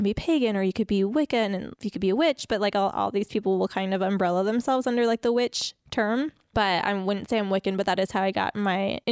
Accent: Phoenix, Arizona, United States; I grew up in Phoenix.

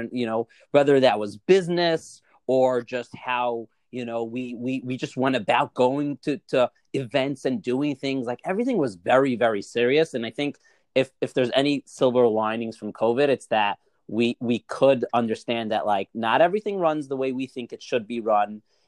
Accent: Brooklyn, New York, United States; Originally from Brooklyn, from Flatbush. I usually get flack for saying that. But no, I love that I'm originally from Flatbush.

